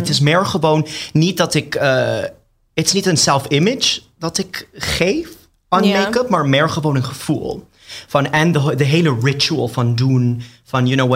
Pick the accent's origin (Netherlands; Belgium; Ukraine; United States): United States; first language English; Dutch is a second language; ik ben Amerikaans. Dus daarom als ik naar Engels switcht, daarom.